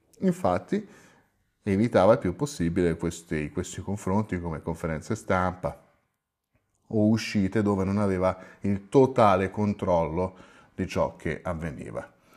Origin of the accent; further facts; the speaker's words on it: Rome, Lazio, Italy; io sono romano, molti politici importanti sono romani. Noi romani tendiamo spesso, a causa magari del dialetto, ad aver paura di passare per ignoranti.